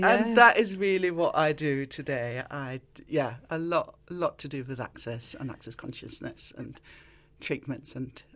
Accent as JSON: {"language": "English", "country": "Denmark", "tie": "born or raised there", "moved": "yes", "lives_now": "United Kingdom", "said": "I grew up in Denmark. So I have been in the UK for about 23 years. I think it is 23, 24 years. So I've been in Cumbria and all that time."}